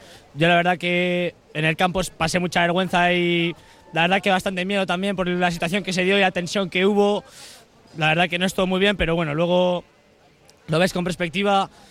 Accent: Gorliz, Basque Country, Spain; Vengo desde Gorliz

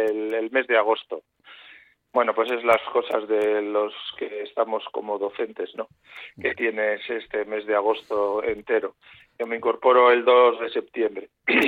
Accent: Bilbao, Basque Country, Spain; yo también soy bilbaíno como muchos de los que están escuchando

